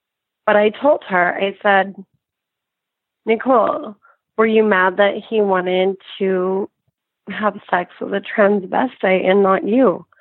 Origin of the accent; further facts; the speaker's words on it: Reno, Nevada, United States; And so I grew up in Reno. I did unconventional stuff, like growing up here, like it was a party city.